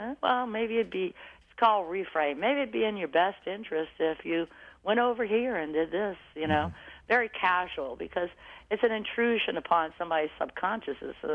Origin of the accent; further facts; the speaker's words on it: the South, United States